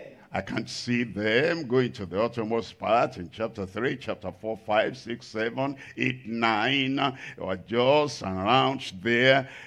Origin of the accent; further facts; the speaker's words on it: Nigeria; Look at me. I'm not a Cameroonian. I am a Nigerian. I have impact in my country, Nigeria.